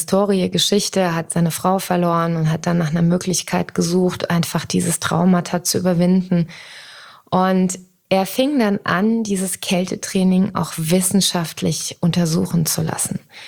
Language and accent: German; Hesse, Germany; bei uns in Hessen sagt man auch mal Butter bei die Fische, ne?